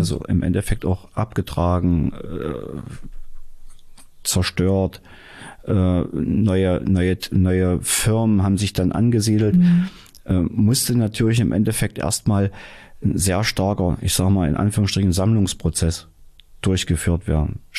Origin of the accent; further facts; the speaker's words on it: Dessau, Saxony-Anhalt, Germany; born there; Ich bin ja Dessau. Ich bin ja in Dessau geboren.